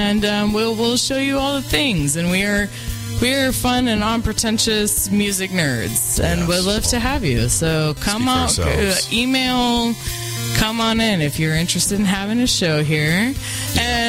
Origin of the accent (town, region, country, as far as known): California, United States